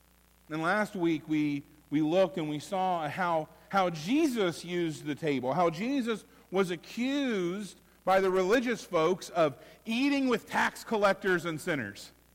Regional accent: Florida, United States; also born or lived in Virginia; I grew up on the Redneck Riviera, the Emerald Coast, the Florida Panhandle, that really annoying part of the state that causes Florida's election results to come in an hour later

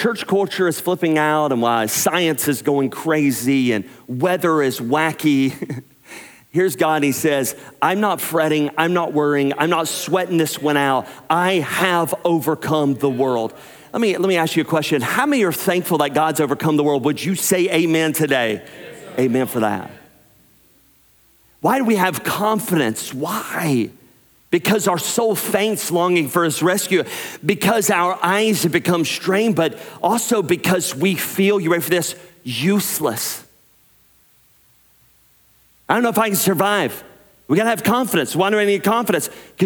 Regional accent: North Carolina, United States; also born or lived in Tennessee / Alabama; I grew up my entire life in the South. I was born in Tennessee, grew up 5 years in Alabama, and then the rest of my life, I grew up in North Carolina. So I am a Southern boy at heart, for sure.

